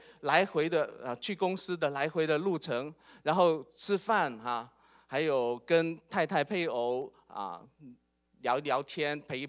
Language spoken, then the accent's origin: Chinese; China; 向我们中国人来传福音因为我本身是中国人